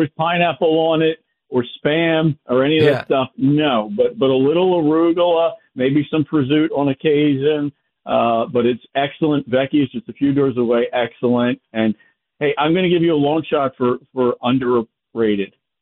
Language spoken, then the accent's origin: English; Philadelphia, Pennsylvania, United States; I was blessed as a kid growing up in South Philly.